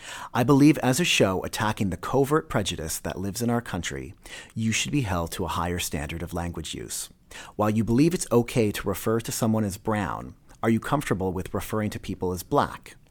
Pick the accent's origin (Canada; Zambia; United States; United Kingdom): Canada; Edmonton, Alberta; I'm of mixed origins. My mother is Polish and Czech German, while my father is South Indian. I hold much identity in being Canadian and a part of our diverse whole. This is a product of growing up in a diverse, up-and-coming neighborhood in Edmonton